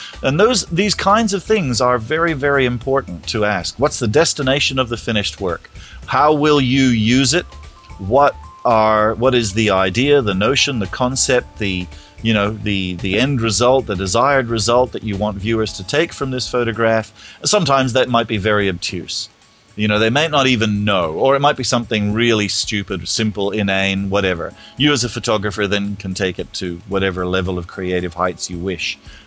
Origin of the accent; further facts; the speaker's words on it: Canada; I'm Canadian, eh? Actually, I'm not even a Canadian citizen.